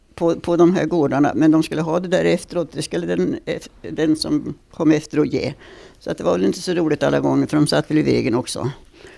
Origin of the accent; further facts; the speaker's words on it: Markim, Stockholm County, Sweden; born there; Markim. Jag är född i en gård rätt över socken här som heter Saxta.